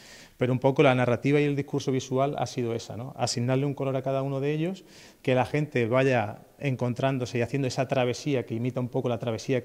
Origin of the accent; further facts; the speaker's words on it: Huelva, Andalusia, Spain; que es una artista y buena amiga también de mi tierra, yo soy de Huelva